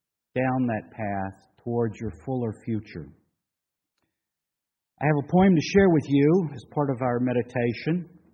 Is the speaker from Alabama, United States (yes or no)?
yes; Birmingham, Alabama, United States; born there; I was born in Birmingham, Alabama, at a time when the civil rights movement was entering its stride.